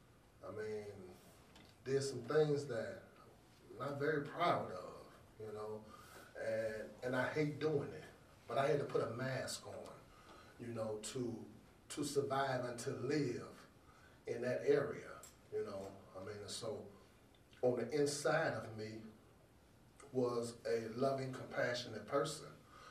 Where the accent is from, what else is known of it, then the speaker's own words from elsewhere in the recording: Chicago, Illinois, United States; also born or lived in New York; So I was born in prison in New York. So my grandmother came and got me and brought me to my great aunt in Chicago